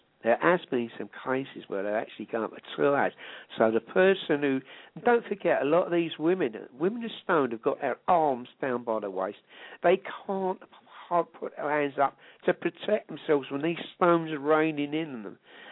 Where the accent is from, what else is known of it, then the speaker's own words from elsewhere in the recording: England, United Kingdom; because I'm English eventually, oh, you hate Muslims, you're racist, this, that, and that.